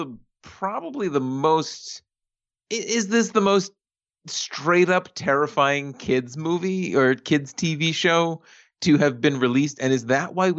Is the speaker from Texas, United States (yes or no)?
no; Staten Island, New York, United States; I feel like where I was raised, Staten Island, everyone just did it